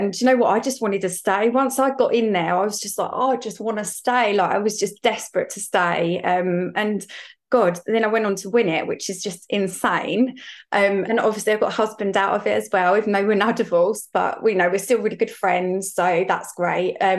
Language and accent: English; East of England, United Kingdom; I'm from Essex.